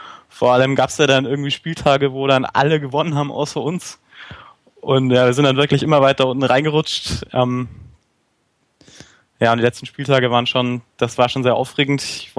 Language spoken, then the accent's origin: German; Fürth, Bavaria, Germany; Ja, und bin gebürtiger Fürther